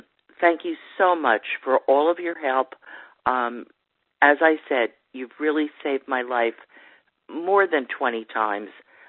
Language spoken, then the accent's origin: English; Spring Hill, Florida, United States; I'm from Spring Hill, Florida.